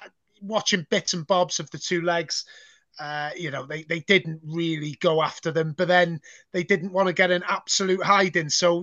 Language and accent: English; Wales, United Kingdom; as a Welshman who wants to see our coefficient improve